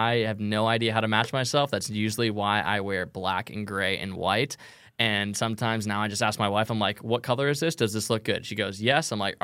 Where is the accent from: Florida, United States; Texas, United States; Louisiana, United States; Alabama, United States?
Florida, United States; Groveland; also born or lived in Coral Springs; So I am from Florida originally, a little town called Groveland. I was born in – Coral Springs, Florida, near like Fort Lauderdale area, but I was raised in this one light town